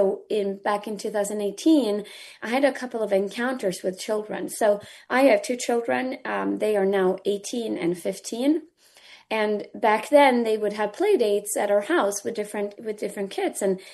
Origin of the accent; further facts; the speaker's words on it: Sweden; I'm from Sweden originally.